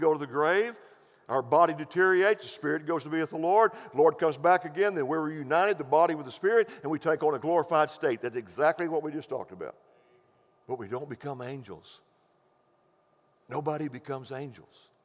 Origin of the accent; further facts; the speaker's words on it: Seminole, Texas, United States; I grew up in Seminole, Texas, where we had screen doors.